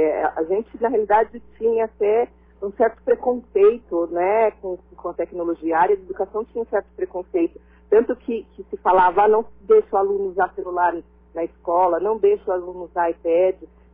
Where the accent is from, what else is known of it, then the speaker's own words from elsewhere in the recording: São Paulo, Brazil; eu sou de São Paulo, e São Paulo está abrindo algumas coisas